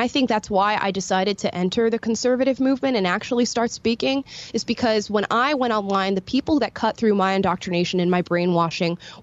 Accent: Florida, United States; I was attending BLM protests whenever they were happening in my home state of Florida.

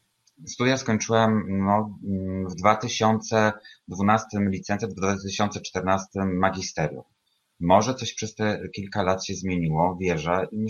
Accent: Bielsko-Biała, Silesian Voivodeship, Poland; now in Kraków, Poland; łączę się z Krakowa i tutaj w Krakowie już mieszkam od 11 lat z hakiem. Pochodzę z Bielska Białej

